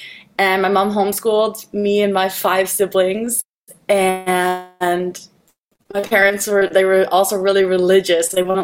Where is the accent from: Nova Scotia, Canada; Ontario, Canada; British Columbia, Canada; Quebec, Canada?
British Columbia, Canada; So I was born and raised in Northwest Canada, way northern British Columbia, wilderness, like right below Alaska.